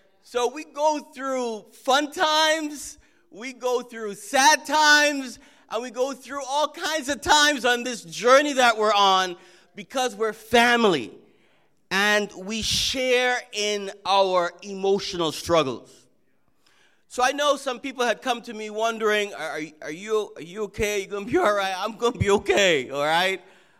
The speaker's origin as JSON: {"language": "English", "country": "Jamaica", "tie": "born or raised there", "also_born_or_lived": "Trinidad and Tobago", "said": "I grew up, my mother is Jamaican, and I grew up in Jamaica and in Trinidad."}